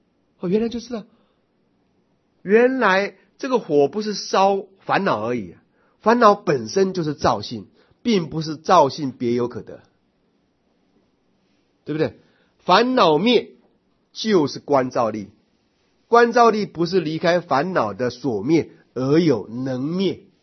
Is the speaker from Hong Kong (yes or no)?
no; Taiwan; 我小时候是在中和大溪那边烧煤球长大的。